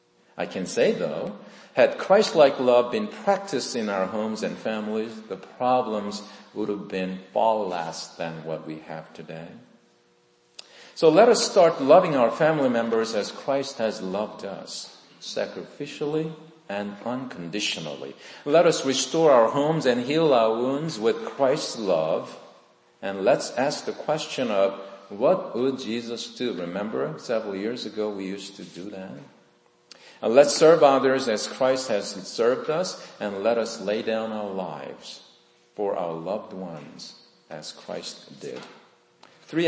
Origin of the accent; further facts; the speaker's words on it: South Korea; English is a second language; I was born and raised in South Korea